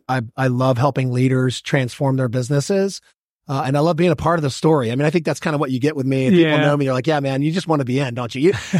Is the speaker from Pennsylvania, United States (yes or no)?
no; Roswell, Georgia, United States; I grew up here in Georgia as well, in Roswell